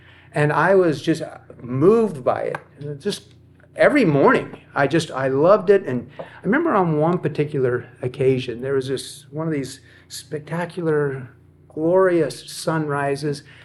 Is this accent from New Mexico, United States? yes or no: yes; Los Alamos, New Mexico, United States; I was born in Los Alamos, New Mexico. It's a little town way up in the mountains of northern New Mexico. Had a laboratory there.